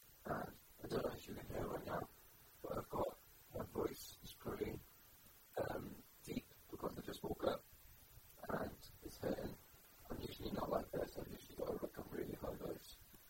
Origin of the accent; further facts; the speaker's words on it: Barry, Wales, United Kingdom; I'm from Barry, which is in the south of Wales, and it's crap, and it's boring.